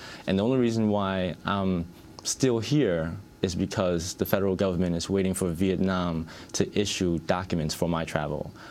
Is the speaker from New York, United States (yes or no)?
yes; Brooklyn, New York, United States; But I was raised in Brooklyn. And everything I know is Brooklyn.